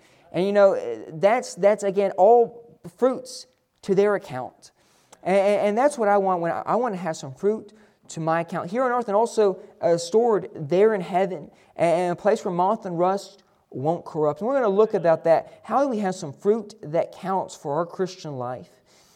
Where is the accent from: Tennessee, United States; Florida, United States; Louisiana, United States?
Florida, United States; now in New York, United States; I'm thankful for the pastor that I had growing up in Florida, for the pastor I had here in New York